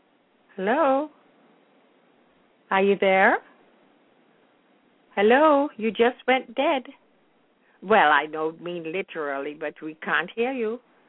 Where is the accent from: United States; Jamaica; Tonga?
Jamaica; Kingston; moved away; But I know that for me, I grew up in Kingston, and I didn't know what was going on.